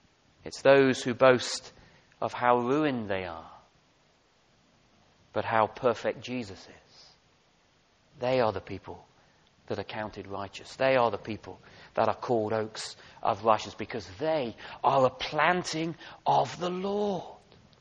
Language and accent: English; England, United Kingdom; We're into planting our gardens, aren't we, as English people? We're kind of obsessed with gardening, aren't we? Well, I'm not, actually, but I'm not a typical Englishman.